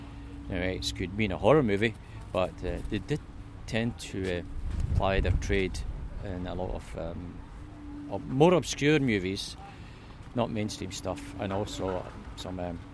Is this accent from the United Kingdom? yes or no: yes; Bathgate, Scotland, United Kingdom; growing up here in my hometown of Bathgate.